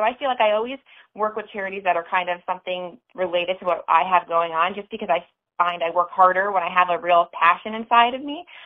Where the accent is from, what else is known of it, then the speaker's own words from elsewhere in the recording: Sarasota, Florida, United States; now in St. Petersburg, United States; coming from Sarasota, I came from Sarasota originally to St. Pete